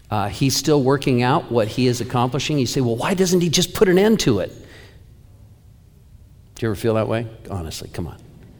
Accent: California, United States; now in Oregon, United States; How many of us, I'm from California, how many?

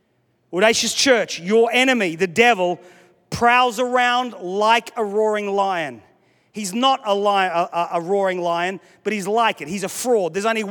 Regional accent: Australia; In just the last few weeks of being at home in Australia, in my home state

